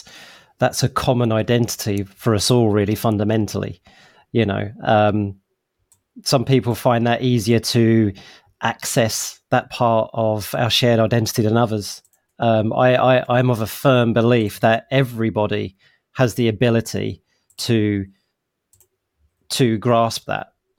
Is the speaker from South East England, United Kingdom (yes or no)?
no; East of England, United Kingdom; I have some influences of being in America for a bit. So, and, you know, I'm originally come from Essex. I've got Cockney parents